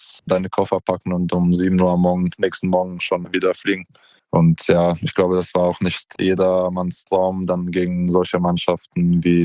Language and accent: German; Poland; Also bei uns in Polen, glaube ich, haben wir sehr, sehr große Kritiker.